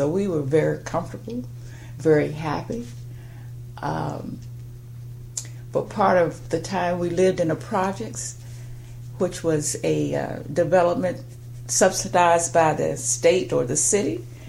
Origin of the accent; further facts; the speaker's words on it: Charlotte, North Carolina, United States; born there; as you said. I was born in 1939 in Charlotte, North Carolina.